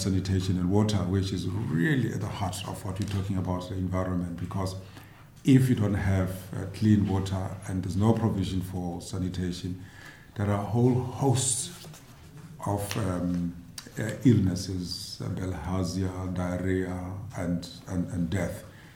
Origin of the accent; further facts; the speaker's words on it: South Africa; Well, I'm a South African